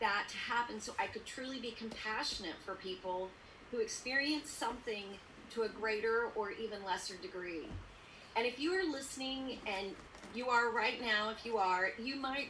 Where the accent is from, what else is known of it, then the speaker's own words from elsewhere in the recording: Texas, United States; because I'm from Texas and I have a genetic marker that I have to make chili at least once a week